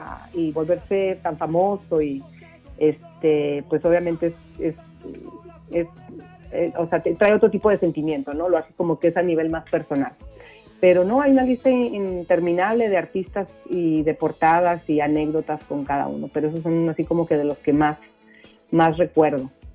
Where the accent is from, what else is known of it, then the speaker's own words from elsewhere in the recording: Mexico City, Mexico; born there; me encanta porque es de mi tierra, bueno, yo soy nacida en la Ciudad de México